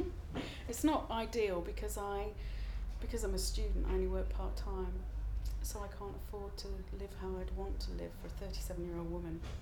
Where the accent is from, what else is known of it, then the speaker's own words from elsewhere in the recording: East Midlands, United Kingdom; Lincolnshire.